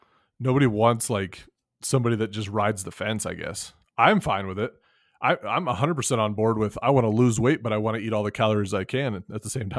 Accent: Wyoming, United States; And, you know, growing up in Wyoming where coal is king, you know, I definitely understand the need for coal

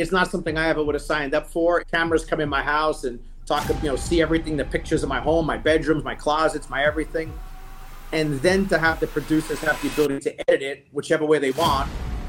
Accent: Staten Island, New York, United States; born there; So I was born in 1972 in Staten Island, New York.

